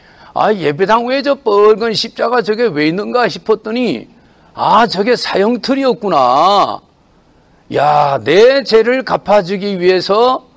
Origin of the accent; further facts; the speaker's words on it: South Chungcheong, South Korea; 제 고향이 계룽산이라 그 동학사 갑사 자주 가거든요.